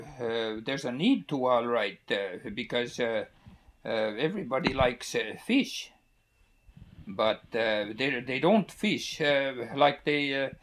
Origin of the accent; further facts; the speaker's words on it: Michigan, United States; born there; now in Ruby, United States; I was born in the States, in Upper Michigan, but there was a place. There was about 300 farmers or Finnish settlers there, and one Scotchman.